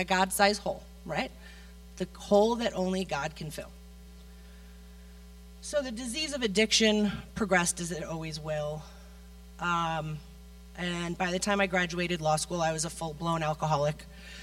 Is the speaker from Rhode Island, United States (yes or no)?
no; Connecticut, United States; So I didn't grow up in a Christian household. I grew up back east in Connecticut, about 25 minutes outside New York City.